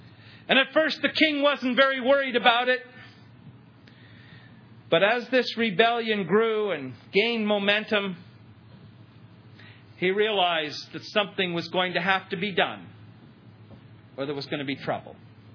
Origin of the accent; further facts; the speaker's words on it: Canada; I want to be careful being a Canadian.